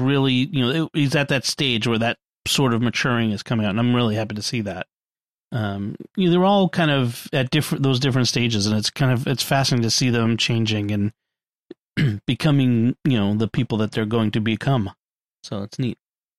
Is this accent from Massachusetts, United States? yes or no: yes; Canton, Massachusetts, United States; Ponkapog Pond, which it's actually in Canton, my hometown